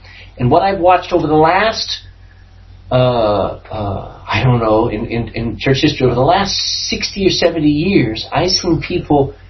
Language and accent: English; United States; I come from America.